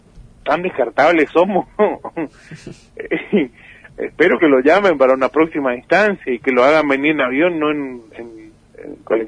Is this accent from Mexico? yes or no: no; Misiones, Argentina; yo vengo porque vengo de Caladura, lo repito, pero por lo menos vengo a traer el nombre de Iguazú, el nombre de nuestra provincia